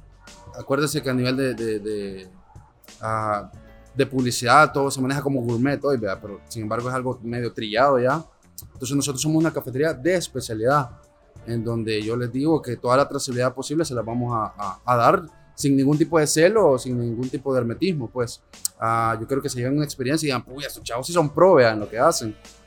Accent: El Salvador; Sin embargo, somos un poquito cerrados como salvadoreños a darle la oportunidad a lo de afuera, a lo de adentro.

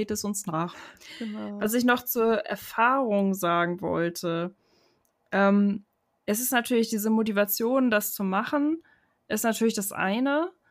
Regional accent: Germany; weil das immer ein Gedanke von mir als Deutscher im Ausland ist. Also, dass ich immer denke, ja, da guckt mich vielleicht jemand schief an, wenn die merken, dass ich aus Deutschland komme.

